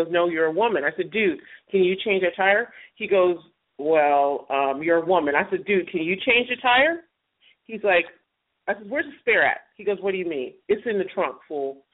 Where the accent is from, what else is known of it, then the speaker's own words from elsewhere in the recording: California, United States; Now I am from Cali, so I will pick LA.